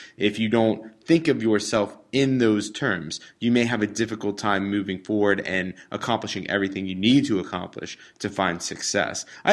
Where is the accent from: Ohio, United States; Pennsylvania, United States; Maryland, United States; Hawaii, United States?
Ohio, United States; Cincinnati; moved away as an adult; now in Chicago, United States; I grew up in Cincinnati, and as I was in college and everything, I decided I did not want to be in Cincinnati all the time.